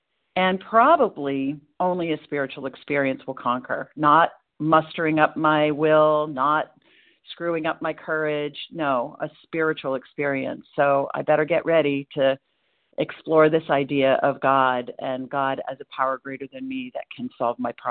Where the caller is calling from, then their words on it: Portland, Maine, United States; I'm calling in from Portland, Maine, recovered compulsive overeater, and really grateful to be here today.